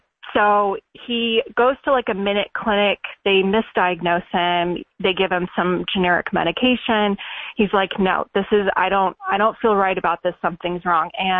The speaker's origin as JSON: {"language": "English", "town": "Dallas", "region": "Texas", "country": "United States", "lives_now": "Michigan, United States", "said": "and we're in Michigan, and we're originally from Dallas, but we're in Michigan now."}